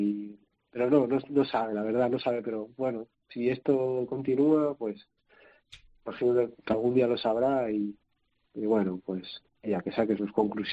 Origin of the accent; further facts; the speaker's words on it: Valencia, Valencian Community, Spain; Yo soy de Valencia, ¿no?